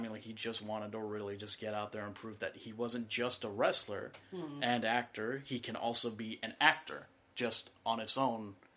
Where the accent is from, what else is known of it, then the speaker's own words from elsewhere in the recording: New York, United States; First of all, I'm originally a New Yorker